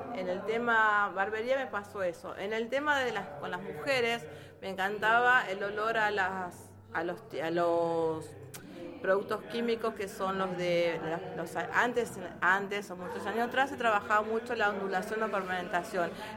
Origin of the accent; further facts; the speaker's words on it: San Clemente del Tuyú, Buenos Aires Province, Argentina; born there; San Clemente del Tuyú, Los Pagos del Tuyú.